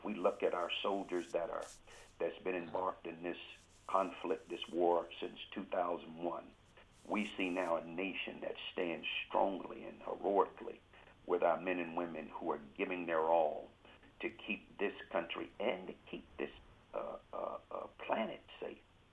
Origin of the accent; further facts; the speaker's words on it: Pensacola, Florida, United States; I remember growing up in Pensacola, Florida, and veterans coming home